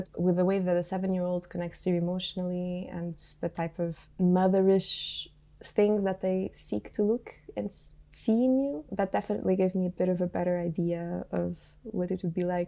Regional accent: Portugal; English is a second language; I come from Portugal. I am 24

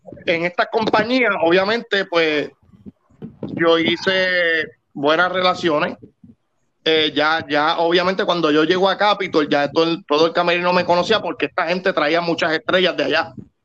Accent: Juana Díaz, Puerto Rico; Sí, yo soy de Juana Díaz, siempre he dicho

